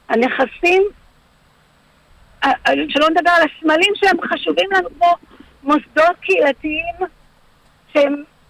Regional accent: Ra'anana, Central District, Israel; אני גדלתי כילדיי ברעננה.

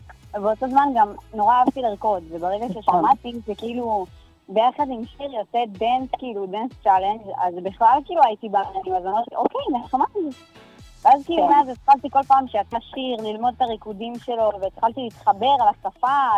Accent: Beit Dagan, Central District, Israel; אנחנו מבית דגן

